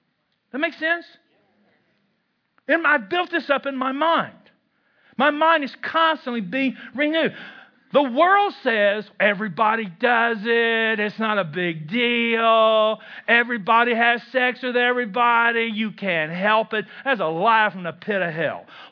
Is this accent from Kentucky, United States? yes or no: yes; Kentucky, United States; I'm from Kentucky where there is a spiritual gift.